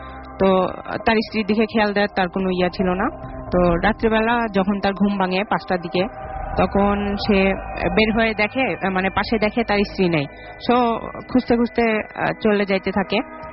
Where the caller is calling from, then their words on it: Rajshahi, Rajshahi Division, Bangladesh; আমি 9টা থেকে আসছিলাম রাজশাহী থেকে।